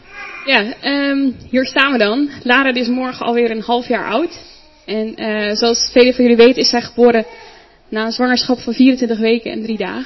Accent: Netherlands; born there; we zijn in Nederland geboren, de zorg is hier ontzettend goed.

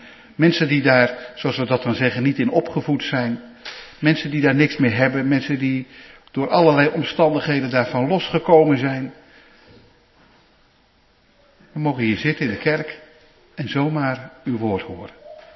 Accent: Canada; now in Netherlands; En dat we, ook al komen we uit Canada, dat we hier in Nederland in de kerk mogen zijn.

